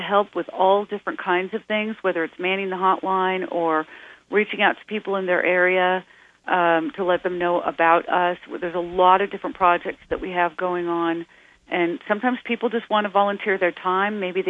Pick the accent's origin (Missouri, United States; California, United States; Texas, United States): California, United States; And I grew up in California where I never would even have wondered about this kind of thing